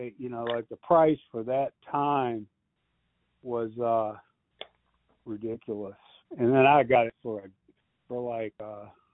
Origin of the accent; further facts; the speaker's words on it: Richmond, United States; well, I grew up in Richmond